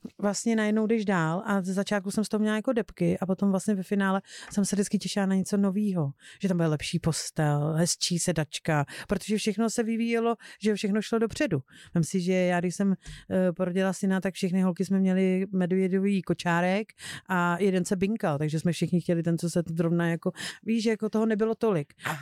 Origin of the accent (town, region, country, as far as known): North, Czechia; born or raised there; also born or lived in Moravia